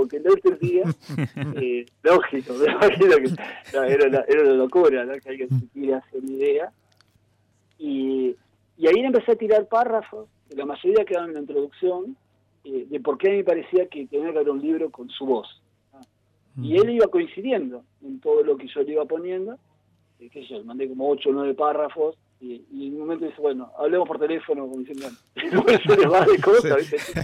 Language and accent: Spanish; La Plata, Buenos Aires Province, Argentina; Porque siendo platense, uno se pregunta